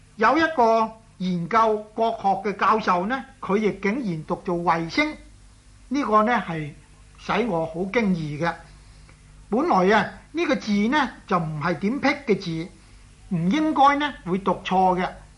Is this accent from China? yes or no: yes; China; accent: Cantonese; 即是我們廣東話裏面講話掃把，用來掃地的掃把